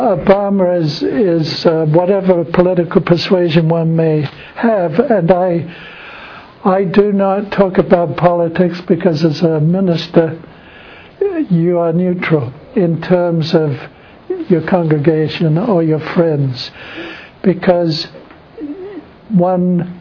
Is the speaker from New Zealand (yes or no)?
no; England, United Kingdom; moved away as an adult; now in United States; I grew up in England until I was 20. And then at the age of 20, I came across here to America to Southern Missionary College.